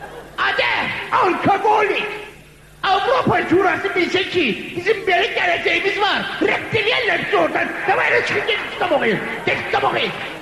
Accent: Baku, Azerbaijan; Biz Bakınıyız.

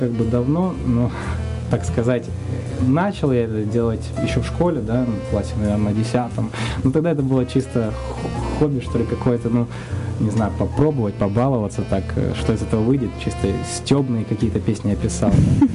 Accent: Simferopol, Crimea, Ukraine; moved away as an adult; Я родом из Крыма, из Симферополя, я там вырос. Закончил сначала университет культуры в Симферополе, а потом поехал в Москву.

